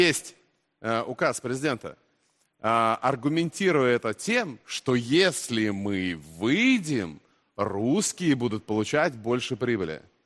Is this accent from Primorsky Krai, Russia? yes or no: yes; Vladivostok, Primorsky Krai, Russia; Потому что я из Владивостока и родился там.